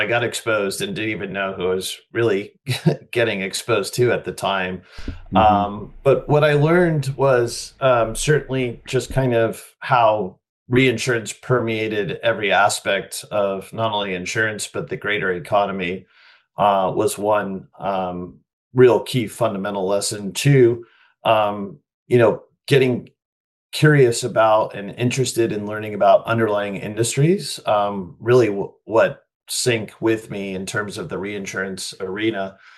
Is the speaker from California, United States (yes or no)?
yes; Los Angeles, California, United States; moved away as an adult; now in New York City, United States; So I was born and raised in Los Angeles, native Californian. Came out to New York City thinking I wanted to go on and into Wall Street.